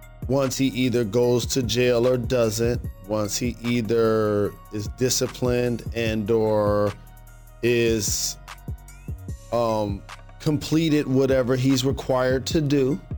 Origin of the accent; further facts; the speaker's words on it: Detroit, Michigan, United States; I return to play in my hometown of Detroit and you do it.